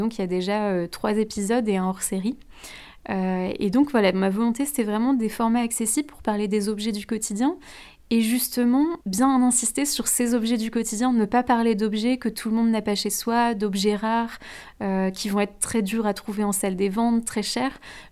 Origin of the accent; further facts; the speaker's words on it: Lambersart, Hauts-de-France, France; j'avais très très envie de pouvoir exercer dans ma région d'origine. Donc je suis lambersartoise, donc voilà, j'ai toujours grandi aux alentours de Lille et dans le Nord.